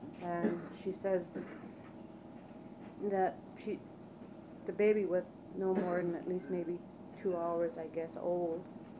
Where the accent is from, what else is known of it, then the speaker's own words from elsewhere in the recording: Unalaska, Alaska, United States; I'm here from Unalaska.